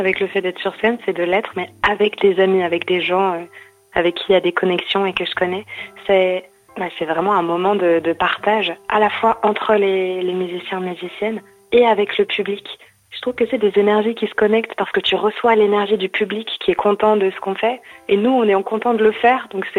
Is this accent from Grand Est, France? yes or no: yes; Reims, Grand Est, France; mais on vient tous les trois de Reims, enfin, ou dans les alentours de Reims.